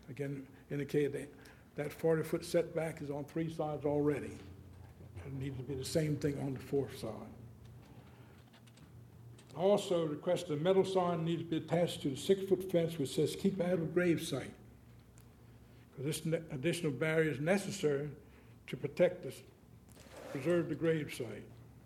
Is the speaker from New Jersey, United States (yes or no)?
no; Delaware, United States; now in Dover, United States; I live in Dover. I was born and raised in Sussex County. And I still own property in Sussex County.